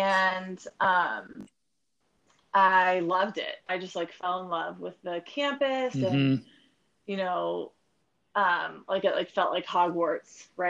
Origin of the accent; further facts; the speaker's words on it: Birmingham, Alabama, United States; also born or lived in Georgia / Washington, D.C. / Chicago; I was born in Georgia and then was in Washington, D.C. for a while, and then suburbs of Chicago, and then came to IU after being in Birmingham for about 8 years, I think.